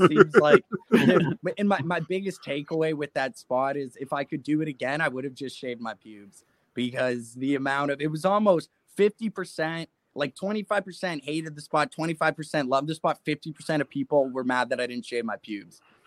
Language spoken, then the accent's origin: English; Mississauga, Ontario, Canada; So I'm from Mississauga, just outside of Toronto, a smaller town. It's getting bigger now, but it's just outside of Toronto.